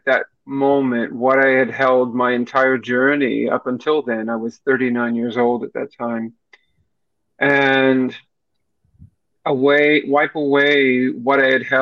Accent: Kentucky, United States; I had left my catering business and returned here to my home state of Kentucky.

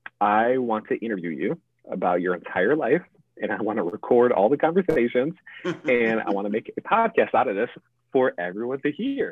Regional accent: New York, United States; now in California, United States; We're all originally from New York. So we, you know, a couple of years ago, we went back to New York, moved them up to California to be closer to us.

